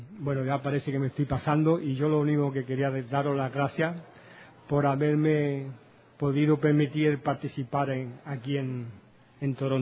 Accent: Barcelona, Catalonia, Spain; soy alcohólico. Y vengo de Barcelona, ¿no? De España.

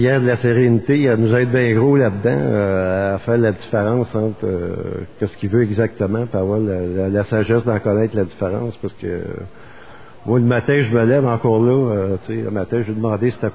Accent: Montreal, Quebec, Canada; moi je suis de Montréal, Québec, là, à Ville-Saint-Laurent

